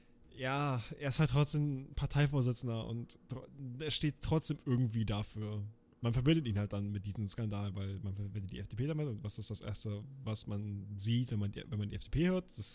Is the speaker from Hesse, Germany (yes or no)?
no; Berlin, Germany; als Berliner habe ich insgesamt 6 Kreuze gelegt.